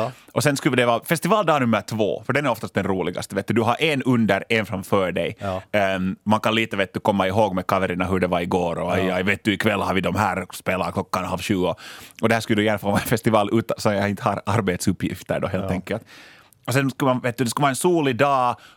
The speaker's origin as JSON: {"language": "Swedish", "town": "Lapinjärvi", "region": "Uusimaa", "country": "Finland", "tie": "born or raised there", "said": "Det är när jag är hemma i Linkoski i Lappträsk, min hemby alltså i kommunen Lappträsk, och det är det tystaste stället jag vet, mitt barndomshem där."}